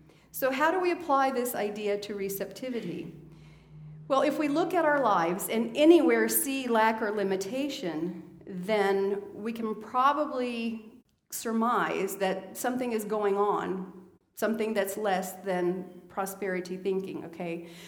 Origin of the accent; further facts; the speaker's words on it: Italy; When I was a little girl growing up in Italy, I was trained to say thank you to everything.